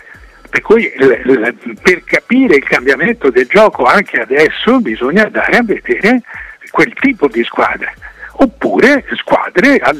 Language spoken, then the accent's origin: Italian; Naples, Campania, Italy; Io vengo da Napoli e a Napoli non parlano d'altro